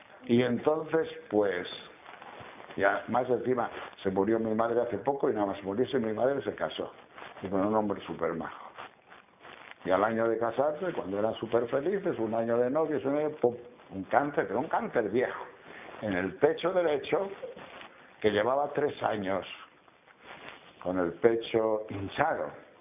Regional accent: León, Castile and León, Spain; now in Palencia, Spain; nosotros vivimos en una ciudad en Palencia, mi familia, pero el pueblo de León, pues yo soy de León, pueblito donde vamos por el verano

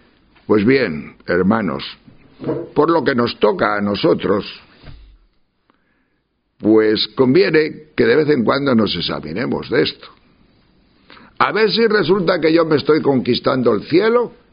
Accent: Tejerina, Castile and León, Spain; Nosotros somos de León, de Tejerina, de allá arriba, de la montaña.

